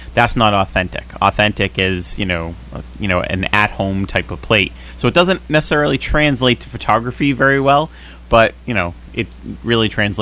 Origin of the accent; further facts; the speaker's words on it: Somerville, Massachusetts, United States; I grew up in Somerville, and probably from the time that I can remember